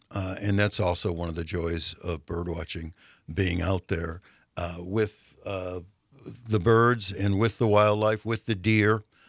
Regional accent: Illinois, United States; I came from Illinois too, Dom, and we didn't have sandhill cranes in Illinois.

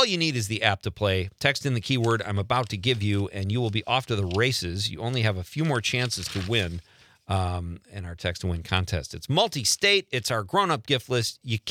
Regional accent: Chicago, Illinois, United States; Chicago's my... hometown, my hometown with Marinette

